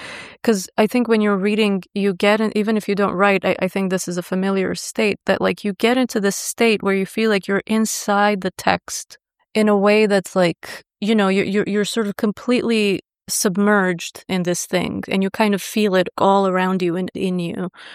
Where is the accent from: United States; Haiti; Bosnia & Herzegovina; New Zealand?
Bosnia & Herzegovina; the fact that I'm a woman or a lesbian and I come from Bosnia